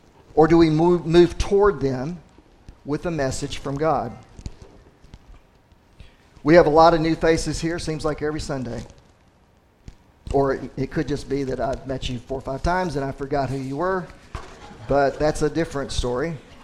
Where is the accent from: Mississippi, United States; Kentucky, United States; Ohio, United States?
Kentucky, United States; You know, I grew up in Western Kentucky, poor family, never met my father, drugs, dating scene, no church except maybe visit it one or two times a year.